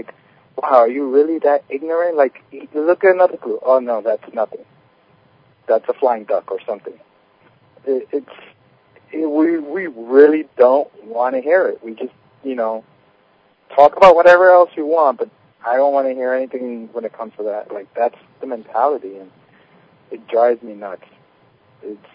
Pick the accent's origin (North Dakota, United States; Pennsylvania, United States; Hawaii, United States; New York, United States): New York, United States; like, I'm a New Yorker.